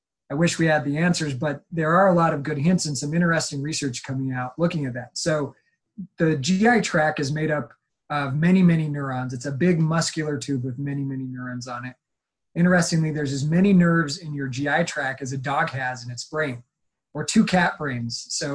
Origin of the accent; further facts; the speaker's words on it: Utah, United States; I'm actually from the Beehive State. So I grew up in Cache Valley area, so up north. And it was fun to come back home.